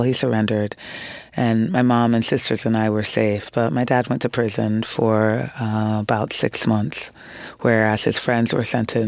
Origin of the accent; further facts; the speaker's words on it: United States; while I am fully Ghanaian by blood and DNA, since I was raised in the States, when I go back to Ghana, I am essentially an outsider. I still retain language and food